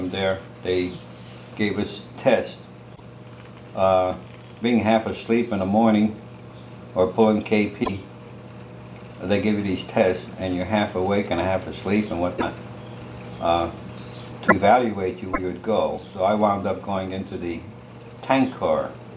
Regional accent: Wilkes-Barre, Pennsylvania, United States; Okay, I was born in Wilkes-Barre, Pennsylvania, January 4th, 1924. I was born and raised in the city.

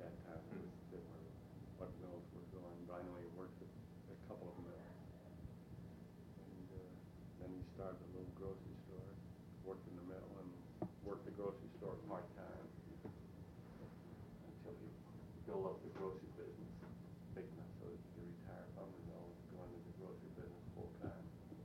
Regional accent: Youngstown, Ohio, United States; I was born in Youngstown on Albert Street in the east side. Lived there most of my life. Went to East High School.

